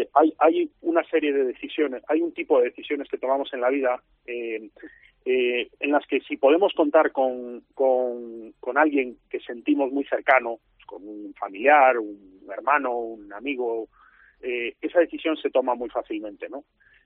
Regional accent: Galicia, Spain; yo, que aunque soy gallego, tengo mucha familia en Andalucía y voy mucho

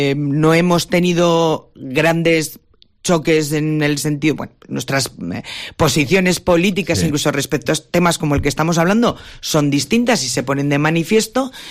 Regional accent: La Rioja, Spain; yo, como riojana también

